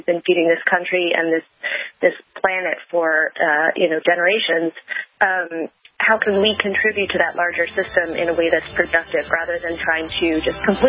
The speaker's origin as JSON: {"language": "English", "town": "New York City", "region": "New York", "country": "United States", "tie": "born or raised there", "said": "I grew up here in New York City in a two-bedroom apartment that I shared with my parents and my sister and my dad's small business."}